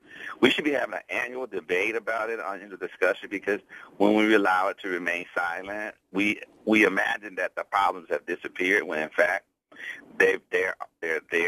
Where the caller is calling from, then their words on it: Oakland, California, United States; I'm calling from Oakland.